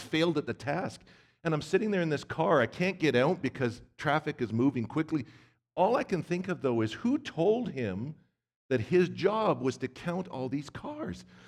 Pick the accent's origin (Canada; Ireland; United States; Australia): Canada; Vancouver, British Columbia; I was raised in Vancouver, British Columbia. What you need to know about that is just lots of shoreline, lots of heavy sand mixed with clay.